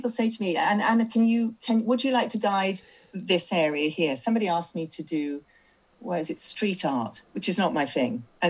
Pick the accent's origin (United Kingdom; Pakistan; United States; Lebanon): United Kingdom; Midlands; now in London, United Kingdom; even though I come from the Midlands, I feel very much as if London is my home now.